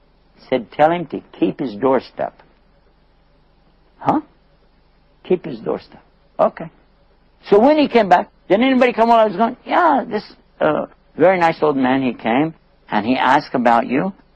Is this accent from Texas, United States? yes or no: yes; Texas, United States; But I'm from Texas, and I had to modify this a little bit.